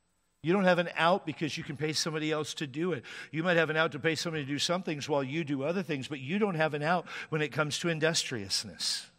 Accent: Washington, United States; I grew up in Washington State, and it would certainly get cold in the wintertime there.

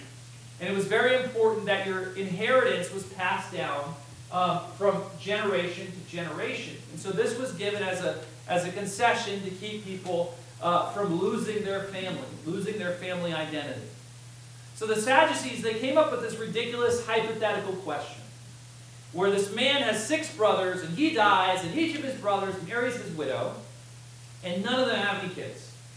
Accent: New England, United States; When I grew up in New England, we had various family members

